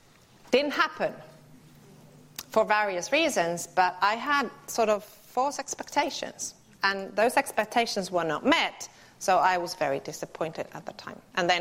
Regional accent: Finland; you are from the Netherlands, I'm from Finland.

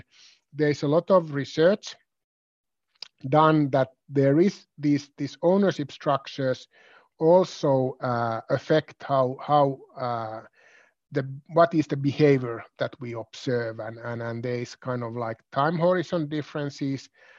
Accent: Vaasa, Ostrobothnia, Finland; as I come from Vaasa

